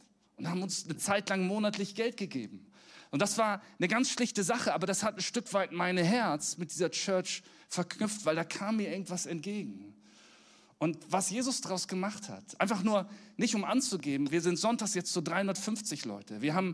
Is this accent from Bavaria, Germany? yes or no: no; Flensburg, Schleswig-Holstein, Germany; Ich komme ja aus Flensburg. Das ist absolute Provinz. Absolut maximale Provinz.